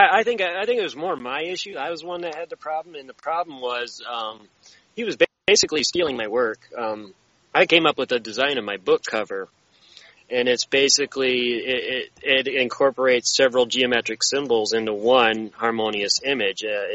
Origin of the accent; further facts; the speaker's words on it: Grand Rapids, Michigan, United States; So it's an art competition in my hometown, Grand Rapids, Michigan.